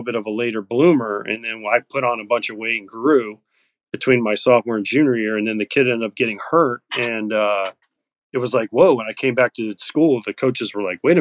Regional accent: Florida, United States; I mean, growing up in Florida, you play baseball year round.

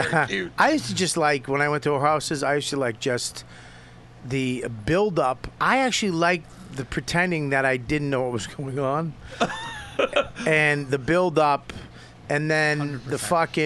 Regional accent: Medford, Massachusetts, United States; Really? I grew up in Medford.

